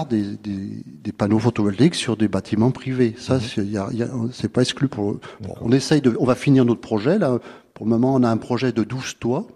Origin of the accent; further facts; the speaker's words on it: Lyon, Auvergne-Rhône-Alpes, France; Non, moi je suis dans la région depuis 90. Je suis lyonnais.